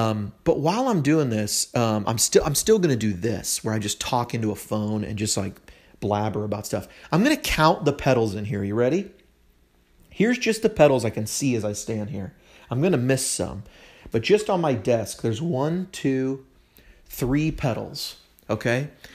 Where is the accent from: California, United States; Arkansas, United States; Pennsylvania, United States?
California, United States; I'm from California originally, so we had reservoirs.